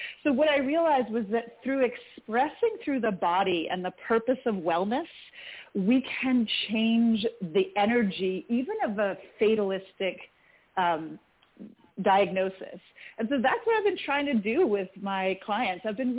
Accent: Canada; moved away; also born or lived in Midwest, United States; Then I grew up in Canada and then moved to the Midwest in the U.S.

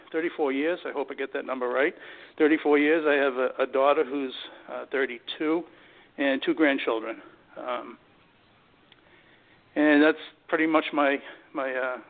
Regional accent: Massachusetts, United States; I live in the Boston area in a little suburban town about 30 minutes north of the city. I grew up in Massachusetts entirely.

